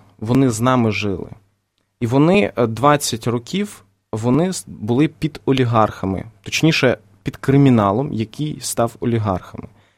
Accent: Luhansk, Luhansk Oblast, Ukraine; я просто сам звідти, я из Луганска, я народився в Луганську

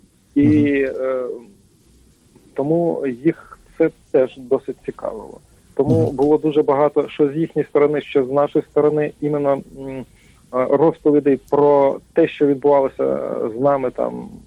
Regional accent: Lubny, Poltava Oblast, Ukraine; А я сам з Лубен. Зустрів там хлопчика з Лубен. Так що поговорили трошки про наше містечко.

